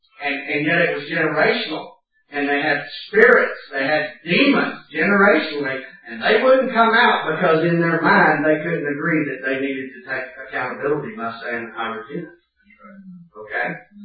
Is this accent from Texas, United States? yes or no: yes; Houston, Texas, United States; If you live in some big city, in some way, like I came from Houston, Texas, we have so many billboards, you don't realize how ugly it is